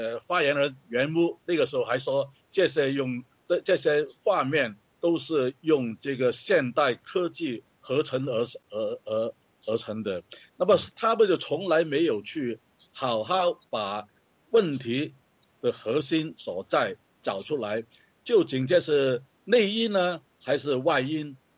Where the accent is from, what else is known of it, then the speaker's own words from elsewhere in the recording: Hong Kong; 那么当然当我们香港人受到你这个中共这么庞大的这个专政体制来打压的时候